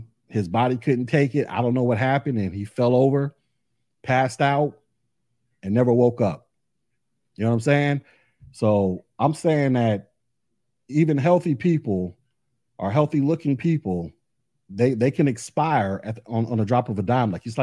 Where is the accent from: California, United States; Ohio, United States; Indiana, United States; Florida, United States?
Florida, United States; Y'all know I'm from Florida. I don't live in Miami, but I am from Florida.